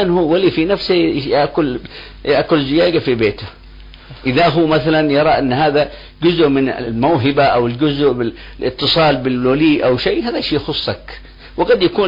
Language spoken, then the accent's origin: Arabic; Yemen; نحن انتقلنا من اليمن إلى بلدان أخرى وعايشنا المجتمع،